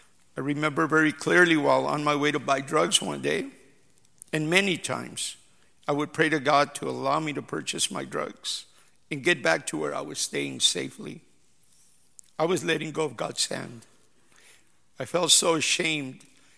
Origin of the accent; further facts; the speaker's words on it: Corona, California, United States; I had a very normal childhood growing up in Corona, California, trying to fit in, playing sports, participating in service clubs, going to church every Sunday, St. Edward's Catholic Church.